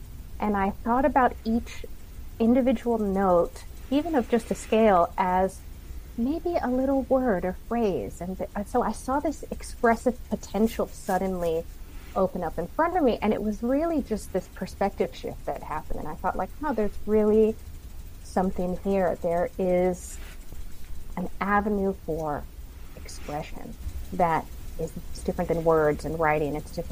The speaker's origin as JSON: {"language": "English", "town": "Savannah", "region": "Georgia", "country": "United States", "tie": "born or raised there", "said": "I was born and raised in Savannah, and I went to the Savannah Arts Academy."}